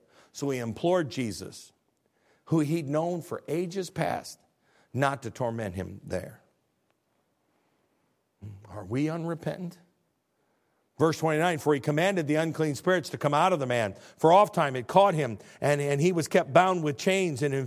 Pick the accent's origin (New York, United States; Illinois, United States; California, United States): Illinois, United States; now in the school district in Illinois, my niece just called me, and there are four children in my hometown where I went to school